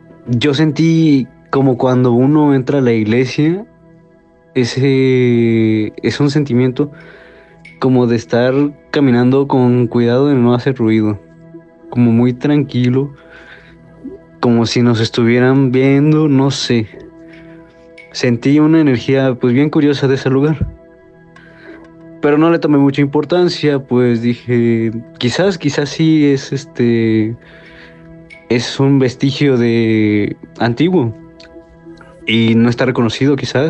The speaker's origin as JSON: {"language": "Spanish", "town": "Teziutlán", "region": "Puebla", "country": "Mexico", "said": "Nosotros somos de Teciutlán, Puebla, que delimita muy cerca de Veracruz."}